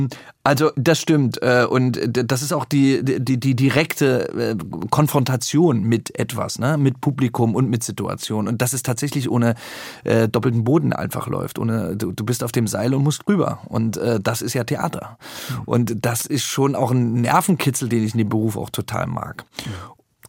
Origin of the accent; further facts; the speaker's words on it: Thuringia, Germany; ich bin ja bei Greiz aufgewachsen in einem Dorf, in Zoghaus